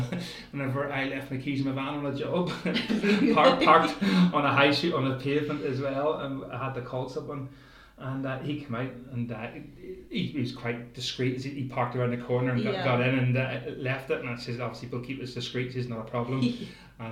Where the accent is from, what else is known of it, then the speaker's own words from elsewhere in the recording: Northern Ireland, United Kingdom; I grew up obviously in Northern Ireland when the Troubles were on, and the army were everywhere on the streets.